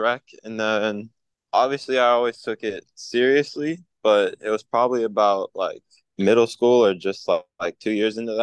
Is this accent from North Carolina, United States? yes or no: yes; Gastonia, North Carolina, United States; I lived in Gastonia for basically my whole life. And right now I'm currently 18 years old.